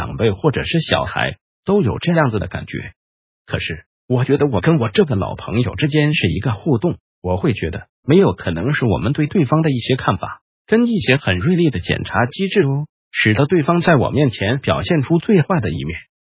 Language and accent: Chinese; Taiwan; 像我们台湾人就是一个受害者文化非常强烈的地方